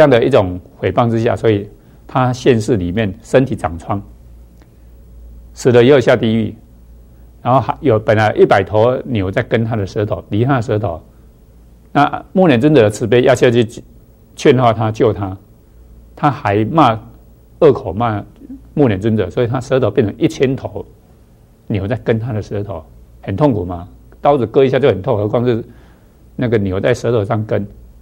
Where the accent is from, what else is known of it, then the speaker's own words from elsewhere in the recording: China; 我们都有吃米、哦、我们中国人的习惯里面